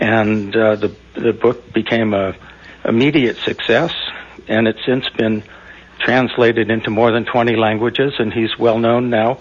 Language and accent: English; Los Angeles, California, United States; I grew up in Los Angeles and was always interested in Asia, studied Asian studies at Berkeley